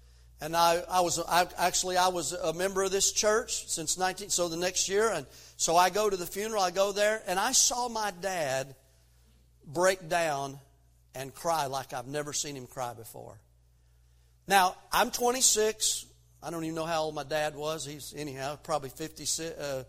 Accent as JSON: {"language": "English", "region": "Tennessee", "country": "United States", "tie": "born or raised there", "said": "My dad, when I grew up in East Tennessee"}